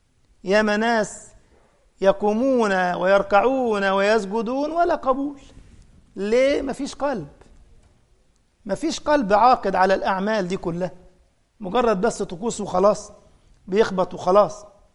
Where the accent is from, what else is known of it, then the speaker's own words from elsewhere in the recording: Egypt; accent: Egyptian; فأنا لما أقول بص أنا مصري، ها، فبلهجتي المصرية يعني ينظر.